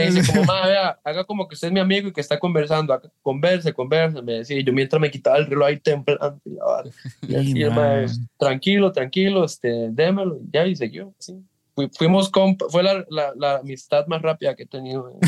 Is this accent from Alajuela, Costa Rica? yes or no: no; Liberia, Guanacaste, Costa Rica; Yo soy de Liberia, yo vivía en Liberia.